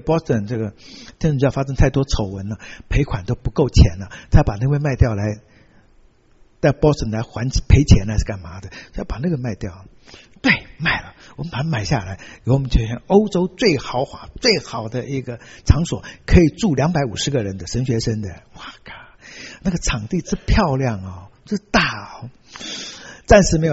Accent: China; 我们作为中国人，我没有理由不需要关心这样

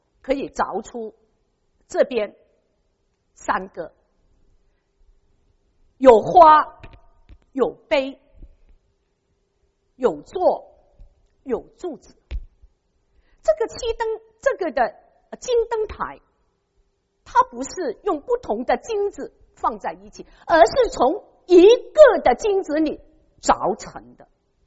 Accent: China; 在我们中国人这个是已经很熟悉的 排第一的总是最重要的

